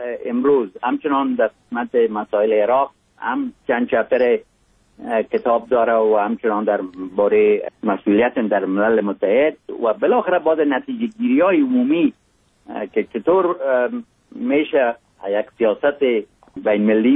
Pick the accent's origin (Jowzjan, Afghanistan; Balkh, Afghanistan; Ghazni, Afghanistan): Balkh, Afghanistan; Mazar-i-Sharif; born there; آدم از یک جای مثل مزار شریف که در اونجا متولد شدم